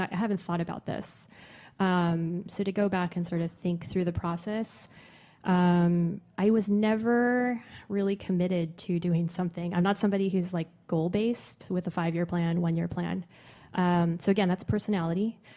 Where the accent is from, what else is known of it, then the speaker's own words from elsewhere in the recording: Lodi, California, United States; even from like a childhood experience of growing up in Lodi, California, a grape town, to sort of end up now, decades later, being a vintner.